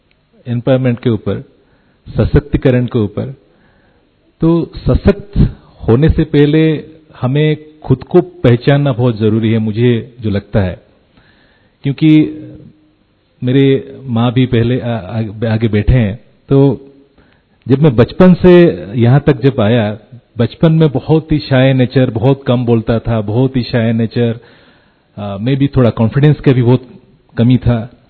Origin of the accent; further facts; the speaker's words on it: Odisha, India; पहले तो मैं मेरे बारे में कुछ बताना चाहूंगा कि मैं उड़ीसा से हूं और उड़ीसा का जो पहला नाम है उसके पहले कलिंग था, उत्कल था।